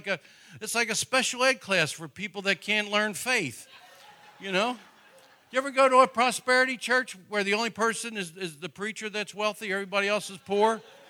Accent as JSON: {"language": "English", "region": "New Jersey", "country": "United States", "said": "I mean, I'm not Southern, but I'm Baptist. I mean, I'm from New Jersey. How can I be Southern?"}